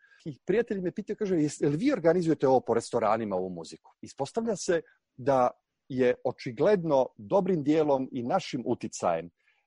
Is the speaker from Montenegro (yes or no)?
yes; Kotor, Kotor Municipality, Montenegro; Ja kao muzičar, ja sam odrastao u Kotoru